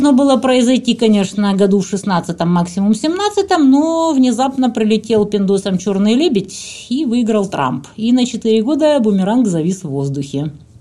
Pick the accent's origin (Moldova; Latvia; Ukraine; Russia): Ukraine; А я украинка.